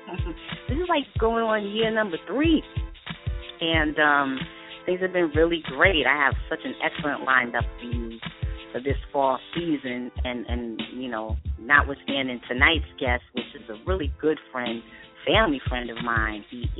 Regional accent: Stamford, Connecticut, United States; Now I'm from Stanford. How far could that be from Stanford?

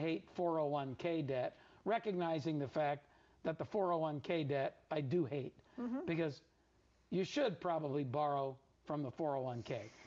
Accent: Philadelphia, Pennsylvania, United States; in Philadelphia, PA, my hometown.

